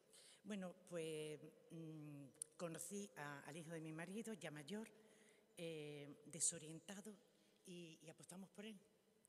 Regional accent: Jerez de la Frontera, Andalusia, Spain; Yo vengo de Jerez Afemén. Me cuesta decir Cádiz, pero es verdad, es Cádiz.

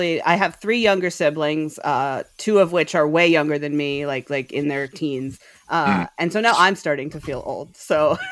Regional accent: East Coast, United States; now in Boston, United States; I'm from East Coast. You know, I live in Boston. I lived in Florida, New York.

